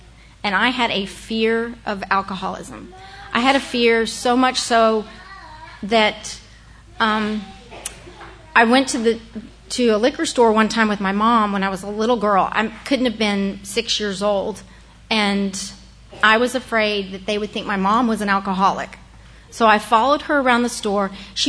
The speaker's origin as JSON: {"language": "English", "town": "Austin", "region": "Texas", "country": "United States", "tie": "born there", "said": "I was born here in Austin, and I was the youngest of five kids."}